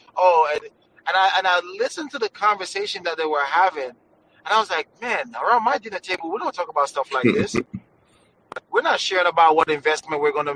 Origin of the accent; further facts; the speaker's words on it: Bhutan; because I had the privilege to be around a very wealthy family growing up in Bhutan.